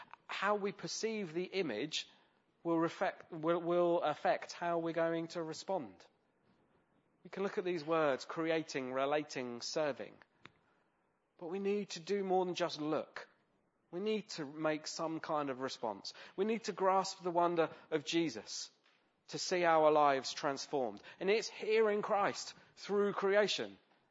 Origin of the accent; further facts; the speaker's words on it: United Kingdom; being terribly British, we're never satisfied, are we?